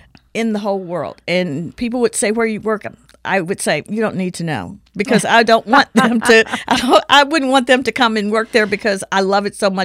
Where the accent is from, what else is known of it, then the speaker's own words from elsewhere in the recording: Tuscumbia, Alabama, United States; was from Tuscumbia, Alabama, my hometown. So it was a very, very political county.